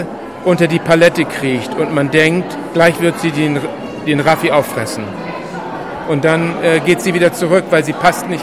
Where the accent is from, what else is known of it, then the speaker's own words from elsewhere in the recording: Hamburg, Germany; Also ich komme ja aus Hamburg und ich drehe viele Filme in Hamburg und Berlin, also mehr im Norden.